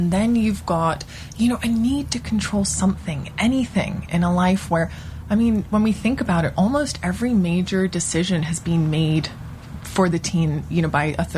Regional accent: Hong Kong; accent: English; now in United States; Well, I'm English, but I grew up in Hong Kong.

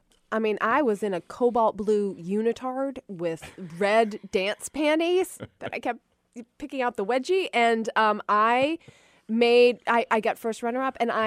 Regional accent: Dunwoody, Georgia, United States; I grew up in Dunwoody, Georgia.

